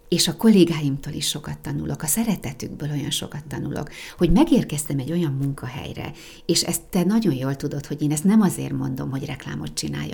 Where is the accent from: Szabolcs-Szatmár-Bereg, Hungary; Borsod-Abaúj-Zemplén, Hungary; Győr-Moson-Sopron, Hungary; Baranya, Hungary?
Borsod-Abaúj-Zemplén, Hungary; Sátoraljaújhely; én ott nőttem föl, itt Újhelyben, a Cerkóban, a görögkatolikus egyházban.